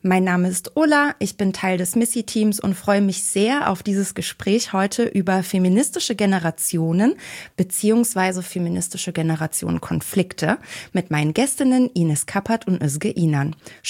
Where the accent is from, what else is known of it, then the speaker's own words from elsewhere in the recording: Germany; born there; und ich bin 1987 noch in der DDR geboren.